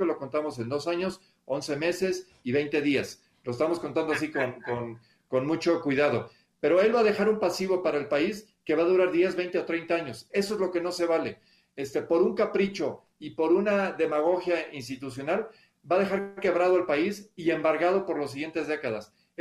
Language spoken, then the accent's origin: Spanish; Mexico; Lo que requerimos como mexicanos es confiabilidad.